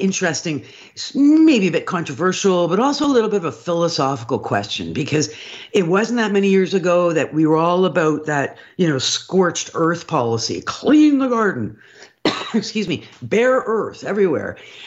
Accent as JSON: {"language": "English", "country": "Canada", "said": "So what we've learned as Canadian gardeners is to not so quickly clean up."}